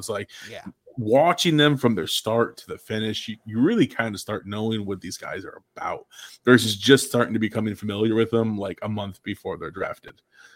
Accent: New York, United States; I grew up in Western New York, but wasn't a Bills fan, but I still hate the Patriots. I hate everything Boston.

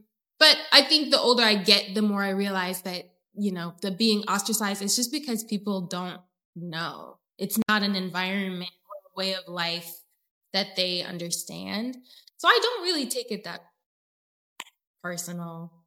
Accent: Oregon, United States; And two, I grew up in Oregon, which is a place that, unless you grew up Black in Oregon, I don't think a lot of people know what that's like.

